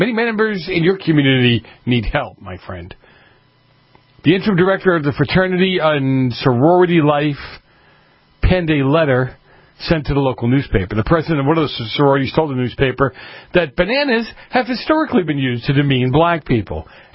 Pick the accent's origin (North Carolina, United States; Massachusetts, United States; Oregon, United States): Massachusetts, United States; Boston; I grew up in Boston.